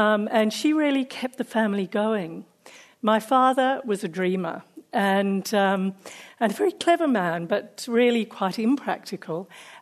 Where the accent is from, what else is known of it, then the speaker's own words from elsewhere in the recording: Zimbabwe; also born or lived in India; So I grew up in Zimbabwe, and it was, you know, one of my father's wild flights of fancy that took the family off to India, where I happened to be born. But we came back fairly shortly afterwards.